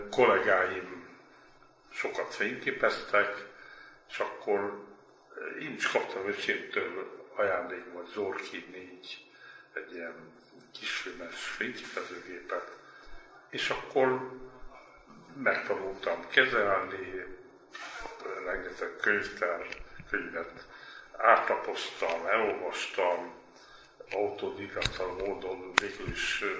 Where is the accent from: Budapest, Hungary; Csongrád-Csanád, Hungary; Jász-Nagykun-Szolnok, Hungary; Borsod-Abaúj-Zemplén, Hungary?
Csongrád-Csanád, Hungary; Hódmezővásárhely; fontos hangsúlyoznom, hogy Hódmezővásárhelyen születtem, egy olyan városban, amelynek a külterületén Magyarország legnagyobb tagavilága található még ma is. Mezitlábas kölyöknek, mert szerencsére ott még a kamaszkoromban is emlékszem, hogy nyáron nem is szandálban, hanem mezitláb jártunk.